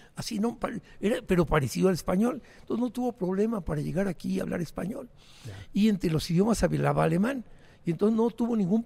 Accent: Santa Bárbara, Chihuahua, Mexico; born there; yo nací en Santa Bárbara, Chihuahua, un pueblito chiquitito.

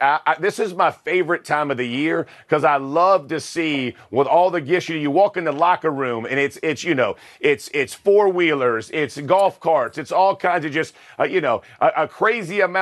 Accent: Georgia, United States; And I will say, I'm from Georgia. I don't think anything could ever top that.

